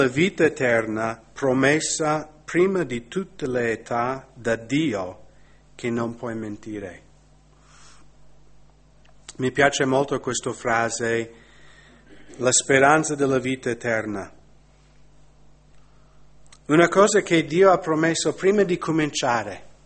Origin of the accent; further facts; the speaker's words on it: United States; Italian is a second language; now in Italy; Magari qui in Italia non è molto evidente questo, nel mio paese, negli Stati Uniti, sta succedendo veramente un macello, no?